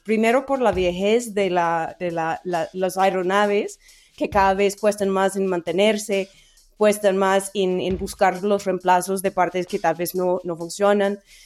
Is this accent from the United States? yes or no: yes; United States; Spanish is a second language; yo soy de Estados Unidos, mi país